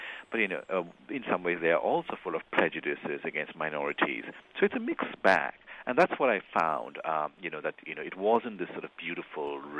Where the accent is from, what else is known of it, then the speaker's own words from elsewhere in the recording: India; English is a second language; So personal transformation is a big part of, you know, my journey. Not only did I grow up in India, I grew